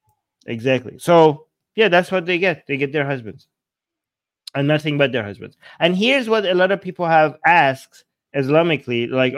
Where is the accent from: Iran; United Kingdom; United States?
Iran; now in Canada; Hey, I'm Iranian Canadian, so as an Iranian